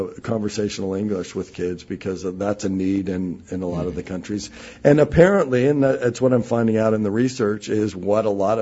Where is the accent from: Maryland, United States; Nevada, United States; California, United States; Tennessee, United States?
California, United States; Venice Beach; We're from Venice Beach, California, so this is very cold.